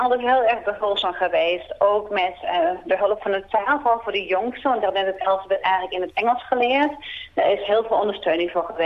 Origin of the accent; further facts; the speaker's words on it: Netherlands; ik wil terug naar mijn vaderland, en ik ben dan de Nederlandse.